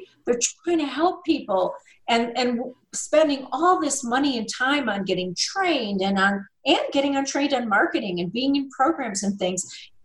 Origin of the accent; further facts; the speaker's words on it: Chicago, Illinois, United States; now in Tucson, United States; I was, Tucson, Arizona here, it's very, I grew up in Chicago.